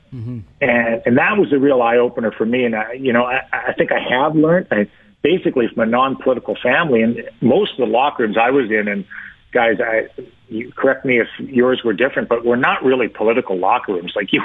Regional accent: Toronto, Ontario, Canada; also born or lived in Timmins; my first 9 years are there, and it just doesn't exist. You know, it's a small mining town, and it doesn't exist. And then I grew up in the west end of Toronto

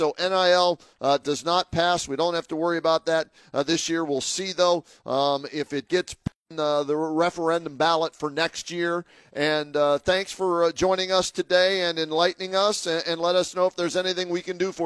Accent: Pennsylvania, United States; I grew up in Pennsylvania

